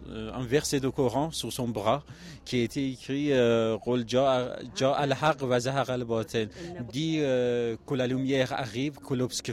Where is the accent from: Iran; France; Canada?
Iran; Kermanshah, Kermanshah Province; De Kermanshah.